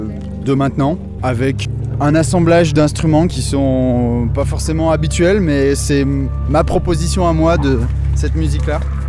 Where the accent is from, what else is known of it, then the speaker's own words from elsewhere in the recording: Clermont-Ferrand, Auvergne-Rhône-Alpes, France; Je viens de Clermont-Ferrand.